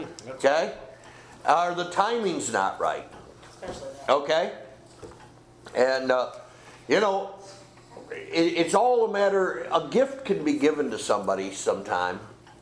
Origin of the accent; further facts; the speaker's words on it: Machias, Maine, United States; You know, I always remember growing up in Machias, you know, a mile and a half out of town and such, and never with the town kids